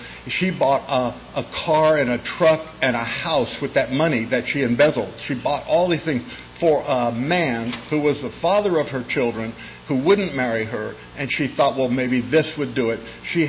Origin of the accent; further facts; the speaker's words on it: California, United States; So that's the way I grew up in California. My family is Jewish, so we didn't know Jesus.